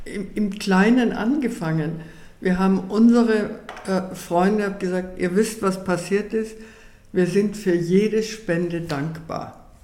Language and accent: German; Austria; Ich bin Österreicherin.